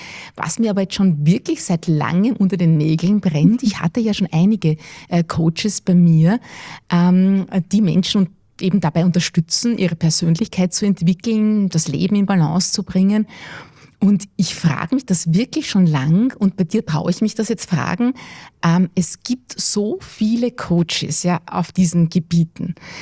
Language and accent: German; Wieselburg, Lower Austria, Austria; Ja, wir sind alle aus Wisselburg.